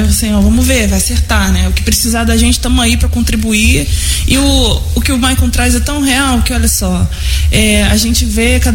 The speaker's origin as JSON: {"language": "Portuguese", "town": "Santo André", "region": "São Paulo", "country": "Brazil", "said": "sou do Prado, né, Santo André ali."}